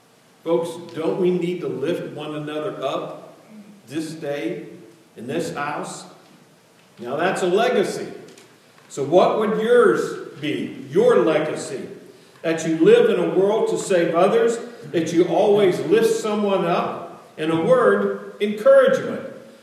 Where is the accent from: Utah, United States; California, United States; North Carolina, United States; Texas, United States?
Texas, United States; I grew up in Texas where my aunts still hug and kiss on me.